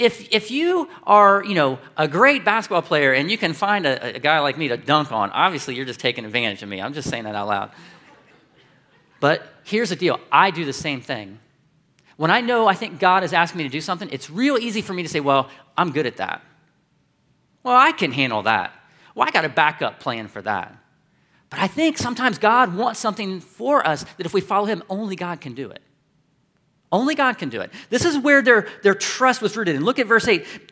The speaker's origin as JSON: {"language": "English", "town": "Columbus", "region": "Ohio", "country": "United States", "tie": "born or raised there", "said": "Now, I grew up in Columbus and went to Northland High School, so I kind of know Lyndon McKinley."}